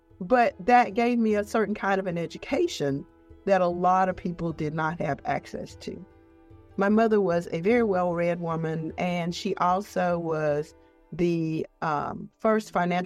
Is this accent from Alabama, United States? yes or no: yes; Montgomery, Alabama, United States; I mean, I grew up on West Jeff Davis Avenue.